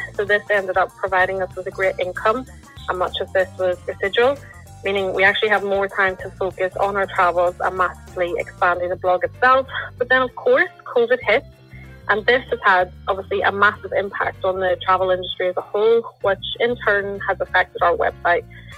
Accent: Lisburn, Northern Ireland, United Kingdom; I'm from Lisburn, Northern Ireland

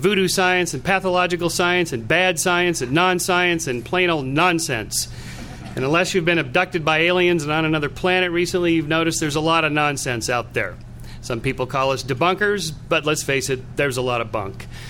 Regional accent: California, United States; I'm from Southern California. We're on the left coast over there.

